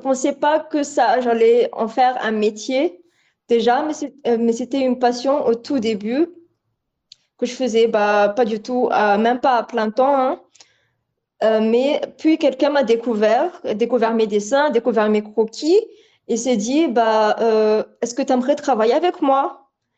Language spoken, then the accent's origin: French; Madagascar; j'ai 25 ans, je suis d'origine italienne, chinoise et malgache. Je suis née et j'ai grandi à Madagascar, j'y réside actuellement.